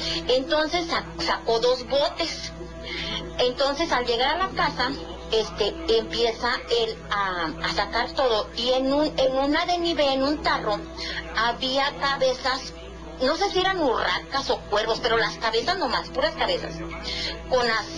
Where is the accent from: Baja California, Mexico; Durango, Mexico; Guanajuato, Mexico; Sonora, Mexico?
Durango, Mexico; Para esto mi mamá se fue a Durango, porque nosotros somos de Durango.